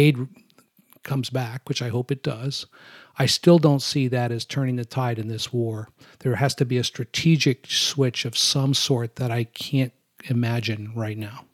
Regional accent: United States; put Ukraine, frankly, in a horrible situation is really troubling for me as an American.

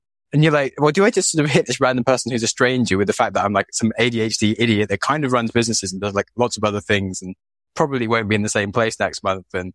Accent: United Kingdom; but then I am British.

